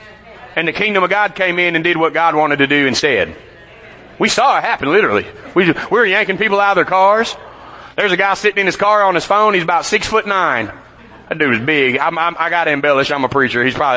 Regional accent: Nashville, Tennessee, United States; I'm from Nashville, from Tennessee. And so I know a little bit about Nashville, and it's rough.

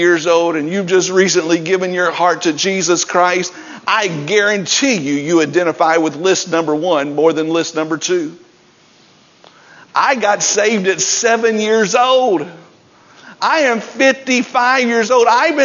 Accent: Tennessee, United States; Well, I grew up in Tennessee and that's just not the Southern way.

